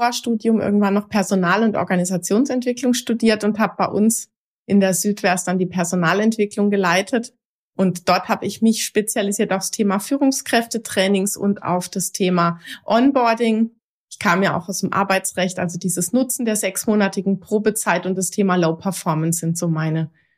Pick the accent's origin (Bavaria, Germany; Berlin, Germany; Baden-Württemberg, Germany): Baden-Württemberg, Germany; Wir sind ja in Nachbarorten aufgewachsen, waren im gleichen Tennisclub, also hier in der Nähe von Freiburg.